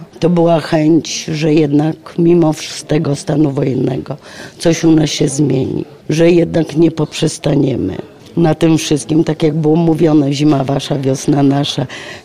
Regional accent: Chełm, Lublin Voivodeship, Poland; jestem z Chełma.

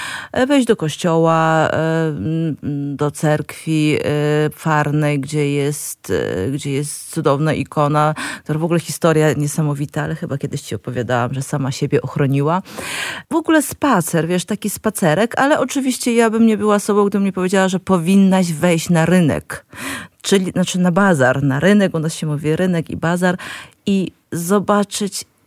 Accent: Ukraine; now in Poland; czy ja jeszcze mam prawo mówić o Ukrainie jako Ukrainka, czy już właściwie jako bardziej osoba zwiedzająca Ukrainę turystycznie, no bo naprawdę większość życia tutaj mieszkam.

